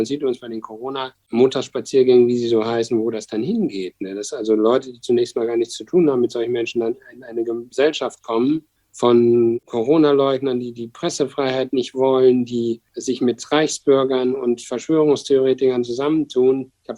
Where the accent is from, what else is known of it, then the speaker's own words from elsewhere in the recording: Rhineland-Palatinate, Germany; born there; Ich bin ja gebürtiger Pfälzer